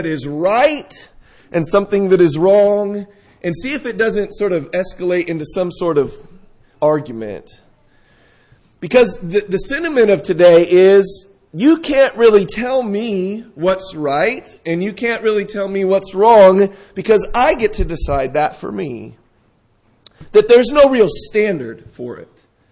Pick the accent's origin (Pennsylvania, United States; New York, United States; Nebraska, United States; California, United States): California, United States; San Diego; When I was a teenager, growing up in San Diego, it was very hard to find people that wanted to do right that were my age.